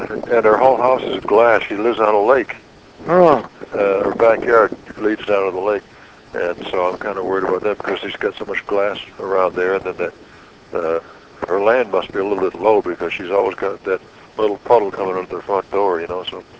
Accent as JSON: {"language": "English", "town": "Buffalo", "region": "New York", "country": "United States", "said": "We're from Buffalo, but that's all changed up there, too."}